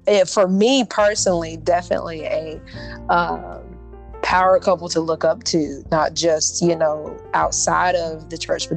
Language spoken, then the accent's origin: English; North Carolina, United States; I grew up here in North Carolina, between Moore County and Hope County.